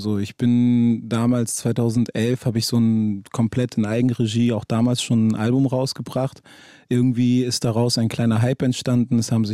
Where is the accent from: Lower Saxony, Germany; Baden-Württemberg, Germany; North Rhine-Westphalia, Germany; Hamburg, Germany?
Hamburg, Germany; ich bin in Hamburg schon einem Viertel groß geworden, was jetzt nicht das Geilste ist. Vielleicht nennen es auch manche einen sozialen Brennpunkt so